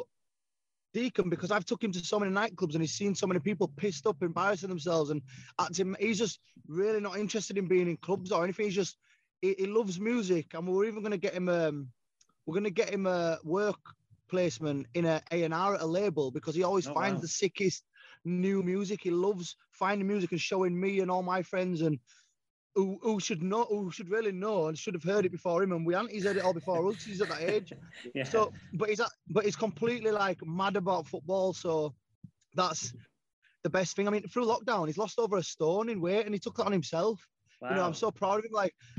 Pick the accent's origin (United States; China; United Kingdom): United Kingdom; Leeds, Yorkshire and the Humber; and I'm from Leeds